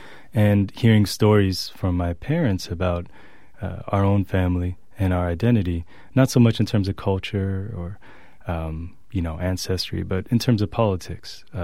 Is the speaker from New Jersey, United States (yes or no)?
yes; New Jersey, United States; as a young child growing up in New Jersey, where am I in the world?